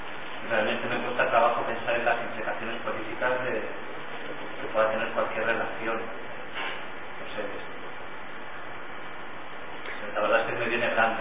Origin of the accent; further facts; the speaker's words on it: Argentina; Bueno, yo soy argentino